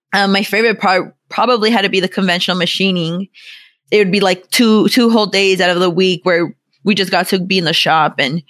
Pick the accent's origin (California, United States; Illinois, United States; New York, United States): California, United States; I am from the San Fernando Valley.